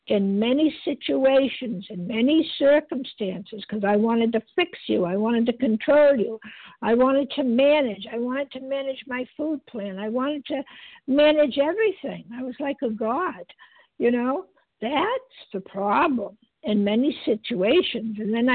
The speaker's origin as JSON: {"language": "English", "region": "Massachusetts", "country": "United States", "said": "and I'm a grateful recovered compulsive overeater for today, and I am from Massachusetts."}